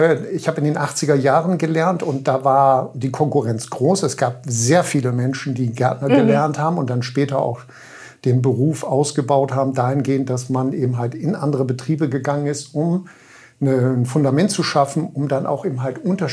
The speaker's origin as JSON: {"language": "German", "region": "Lower Saxony", "country": "Germany", "tie": "born or raised there", "said": "ich komme aus dem Nachbarkreis des Ammerlandes, dem Landkreis Friesland und bin dort geboren."}